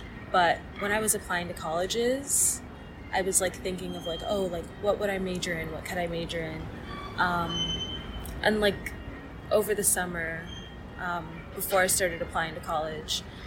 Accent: New York City, New York, United States; especially like growing up in New York City too, like searching up like my neighborhood

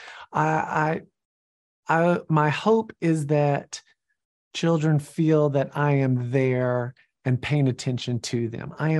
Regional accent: Georgia, United States; I'm email buddies with … which is crazy because like I'm from Georgia. So there's the Georgia connection.

